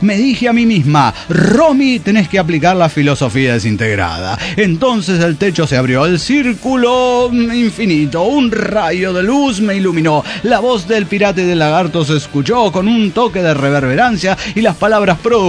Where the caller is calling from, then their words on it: Mar del Plata, Buenos Aires Province, Argentina; de Mar del Plata, Argentina.